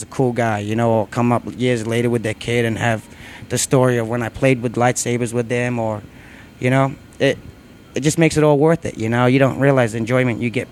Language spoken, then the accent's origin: English; New Zealand; I came from New Zealand